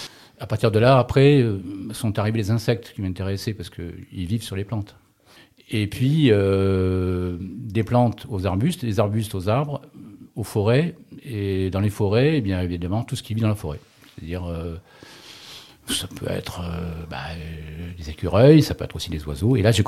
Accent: Châteaurenard, Provence-Alpes-Côte d'Azur, France; Je suis né à Château-Renard. Et j'ai eu la chance, dans la maison à Château-Renard, d'avoir une mare

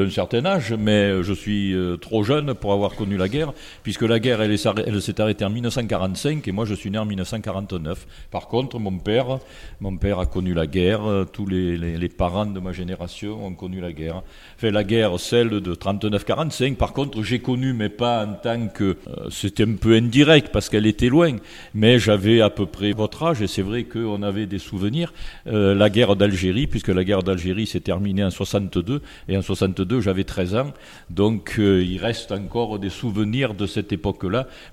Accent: Pernes-les-Fontaines, Provence-Alpes-Côte d'Azur, France; je suis parti un petit peu de Pernes parce que comme j'étais fonctionnaire, voilà, c'était au gré des affectations. Et puis je suis revenu dans la région en 1974 et depuis j'habite

